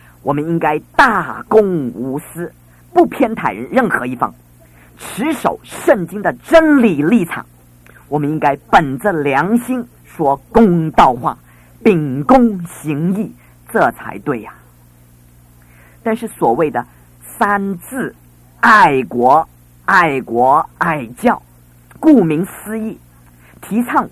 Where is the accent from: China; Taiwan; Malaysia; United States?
China; 我们是中国人，爱自己的国家，爱自己的人民